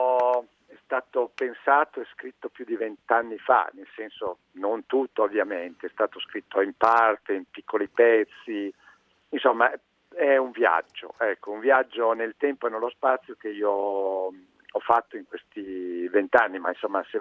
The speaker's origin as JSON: {"language": "Italian", "town": "Reggio Emilia", "region": "Emilia-Romagna", "country": "Italy", "tie": "born there", "lives_now": "Milan, Italy", "said": "Io sono andato un po' più lontano dalla mia città natale che è Reggio Emilia, però sono in pianura lo stesso perché Milano"}